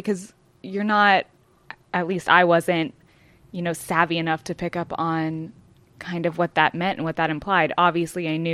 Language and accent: English; Arkansas, United States; I mean, I obviously, well, you know, I'm from Arkansas, very conservative.